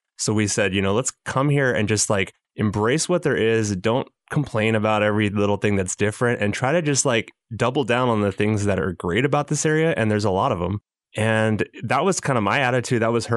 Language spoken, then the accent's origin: English; California, United States; I grew up in Southern California and I didn't really know anything about this area.